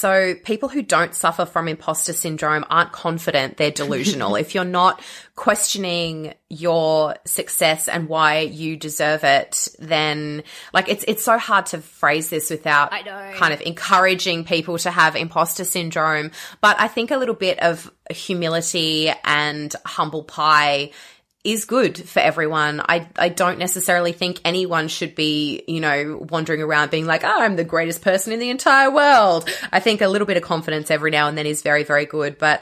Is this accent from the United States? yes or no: no; Australia; I know I'm giving Australians a bad rap this episode, but I am Australian, so I can.